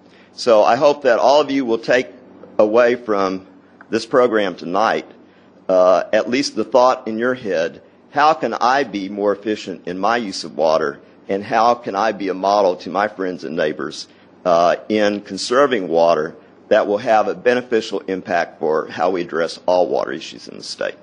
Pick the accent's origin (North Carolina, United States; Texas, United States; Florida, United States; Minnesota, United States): Texas, United States; Houston; I grew up in Houston primarily, but my parents both grew up on cotton farms in Austin and Washington County